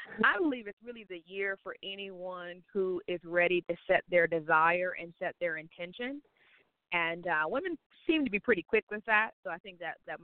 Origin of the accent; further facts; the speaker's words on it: Michigan, United States; But I'm originally from Michigan. I recently moved to Atlanta. I was a TV host in Detroit.